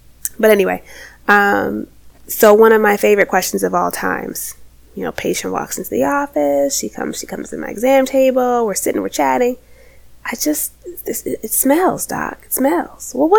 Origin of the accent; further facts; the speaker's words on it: Chicago, Illinois, United States; I'm also a Chicagoan.